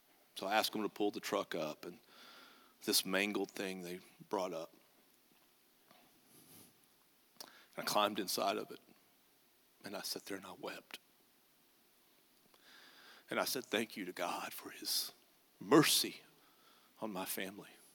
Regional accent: Pampa, Texas, United States; I and a part of my family were in my hometown where my parents live, Pampa, to celebrate my parents' 60th wedding anniversary.

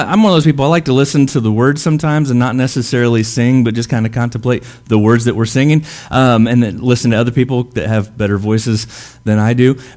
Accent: Springfield, Missouri, United States; I grew up in a fairly traditional church. I grew up in Springfield, Missouri, down in South Mo.

